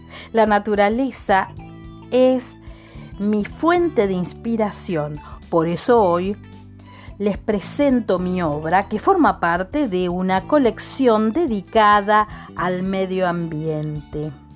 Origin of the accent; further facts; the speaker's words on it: France; Spanish is a second language; soy francés y soy agente artístico, escultor y pintor.